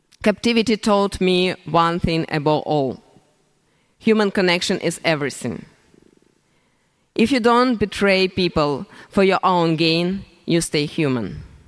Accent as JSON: {"language": "English", "town": "Kherson", "region": "Kherson Oblast", "country": "Ukraine", "tie": "born or raised there", "moved": "as an adult", "said": "I'm from Kherson. I lived there all my life until the war."}